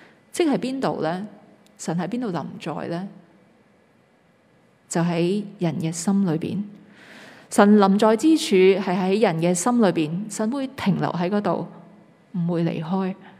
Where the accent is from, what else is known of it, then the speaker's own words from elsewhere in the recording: Hong Kong; 你知道我们香港人排队的时候，